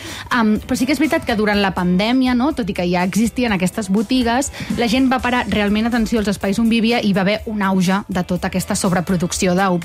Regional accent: Terrassa, Catalonia, Spain; jo recordo quan a Terrassa, que jo sóc de Terrassa

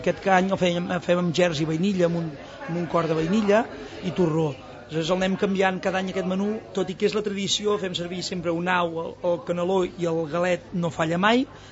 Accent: Monistrol de Calders, Catalonia, Spain; Jo sóc de Monistrol de Calders, fill de Monistrol de Calders.

